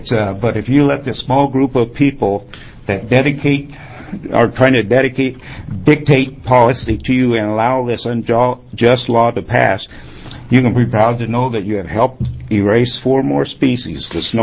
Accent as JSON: {"language": "English", "town": "Bend", "region": "Oregon", "country": "United States", "said": "Mr. Chairman and chair people … I'm from Bend."}